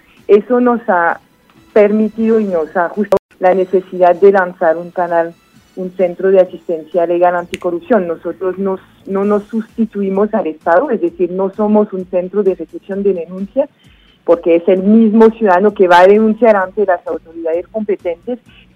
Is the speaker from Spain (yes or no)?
no; France; Spanish is a second language; moved away as an adult; now in Colombia; Yo soy de Francia.